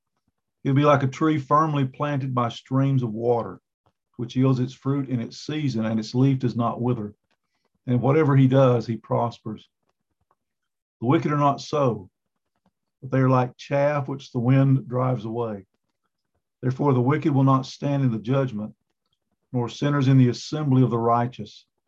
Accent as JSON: {"language": "English", "town": "Tryon", "region": "North Carolina", "country": "United States", "tie": "born or raised there", "said": "There, I grew up in Tryon. I think it was a blessing."}